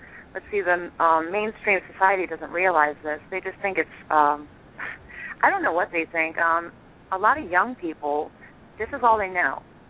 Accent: Virginia, United States; So we're both from Virginia.

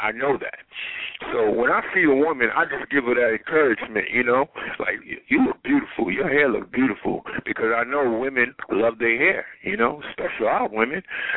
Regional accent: Brooklyn, New York, United States; But when I was modeling, I'm from Brooklyn, Brownsville.

